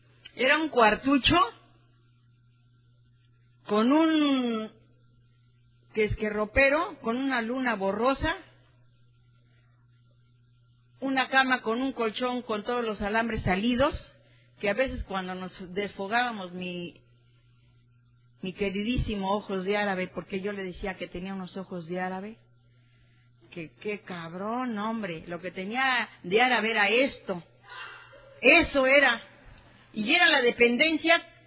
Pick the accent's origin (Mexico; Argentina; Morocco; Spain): Mexico; Mexico City; Yo soy de Tepito, del barrio Bravo de Tepito.